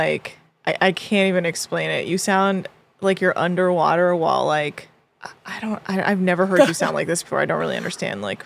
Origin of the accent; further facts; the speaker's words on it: California, United States; As born and raised in California, they don't call cities that way.